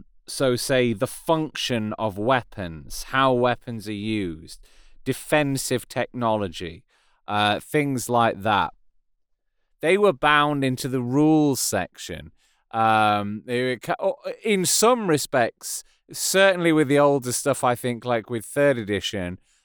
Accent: United Kingdom; Being British, I was brought up on things being series, not seasons. But now the season format's come over here.

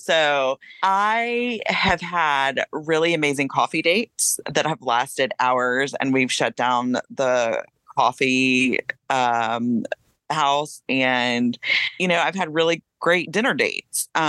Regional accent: the South, United States; although I'm from the South, so I kind of expect him to pay on the first date.

